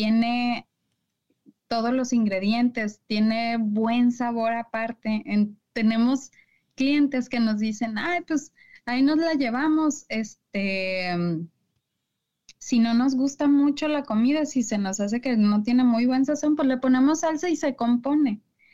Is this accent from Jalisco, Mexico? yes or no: yes; Tlaquepaque, Jalisco, Mexico; de donde yo soy, de Tlaquepaque, las salsas martajadas o las salsas frescas son como lo más común